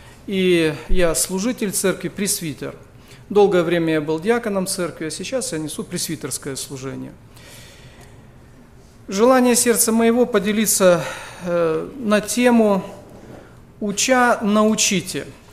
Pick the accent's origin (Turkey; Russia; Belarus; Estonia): Belarus; Grodno, Grodno Region; я из Белоруссии. Есть такой город Гродно, это областной центр.